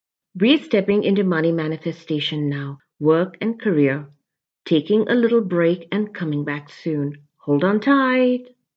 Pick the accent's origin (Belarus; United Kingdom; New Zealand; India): India; I come from the East, I come from India